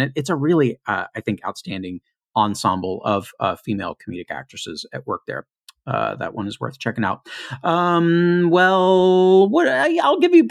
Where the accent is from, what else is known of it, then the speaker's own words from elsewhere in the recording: Louisville, Kentucky, United States; I grew up in the Louisville, Kentucky market. So, you know, we always had concerts coming through.